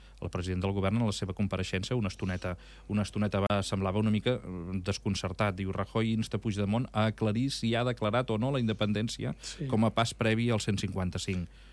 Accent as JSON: {"language": "Catalan", "town": "Barcelona", "region": "Catalonia", "country": "Spain", "said": "soc de Barcelona, però tinc una casa al passatge Fluvià número 6."}